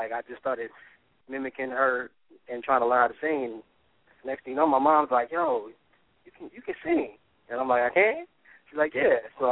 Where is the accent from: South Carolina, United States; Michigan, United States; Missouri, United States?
Michigan, United States; Detroit; And being that I'm from Detroit, a lot of that Motown influence is in me